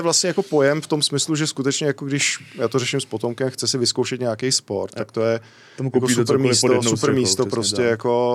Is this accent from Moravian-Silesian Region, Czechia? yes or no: no; Rokycany, Plzeň Region, Czechia; tak já jsem jako, z Rokycan, takhle.